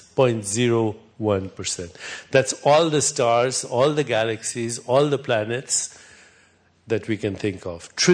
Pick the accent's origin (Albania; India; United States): India; So, you know, I'm from India.